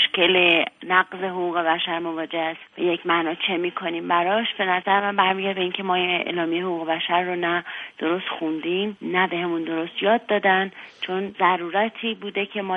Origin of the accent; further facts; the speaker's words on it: Iran; من خب به عنوان یه ایرانی